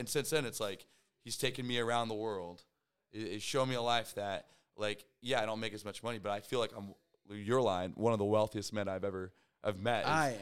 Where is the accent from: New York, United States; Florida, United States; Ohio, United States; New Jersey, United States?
Ohio, United States; Sorry, my bad. I'm from Ohio.